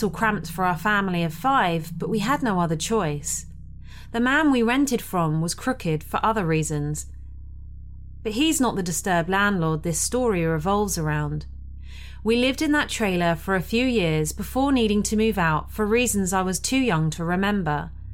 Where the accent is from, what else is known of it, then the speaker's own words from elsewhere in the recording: Lockhart, Texas, United States; I grew up in Texas. I still live here along with my family that will be mentioned in this story. When the 2007 recession hit, my father lost his job.